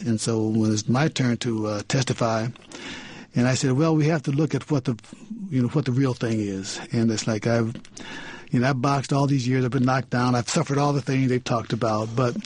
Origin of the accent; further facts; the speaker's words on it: Toledo, Ohio, United States; I'm from Toledo, Ohio